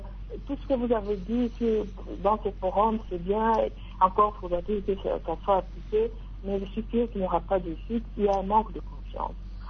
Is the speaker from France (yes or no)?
no; DR Congo; nous, en tant que Congolais